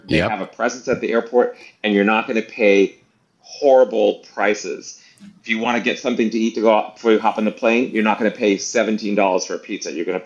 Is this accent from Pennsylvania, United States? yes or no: no; Boston, Massachusetts, United States; So I know you're from New York, so I'm from Boston.